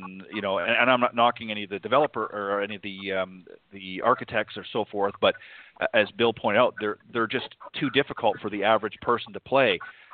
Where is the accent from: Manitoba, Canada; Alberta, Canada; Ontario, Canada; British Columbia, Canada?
Ontario, Canada; Burlington; also born or lived in Hamilton; And grew up in Burlington much of my life.